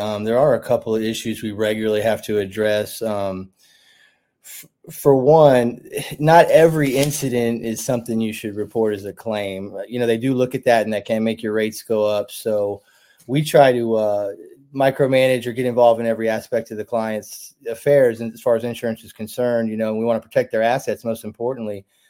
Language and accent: English; Florida, United States; also born or lived in Atlanta / Birmingham / Calera; I grew up in South Florida, me personally. Lived in Atlanta, lived in Birmingham, lived in Calera before this